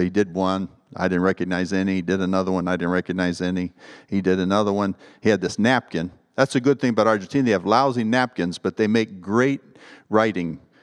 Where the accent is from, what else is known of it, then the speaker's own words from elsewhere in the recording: United States; And I said, well, I'm from the States.